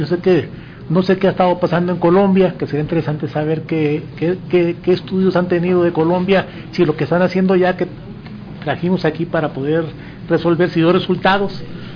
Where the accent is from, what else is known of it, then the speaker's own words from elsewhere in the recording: Baja California, Mexico; Yo soy de Baja California y ha repuntado la delincuencia grandemente.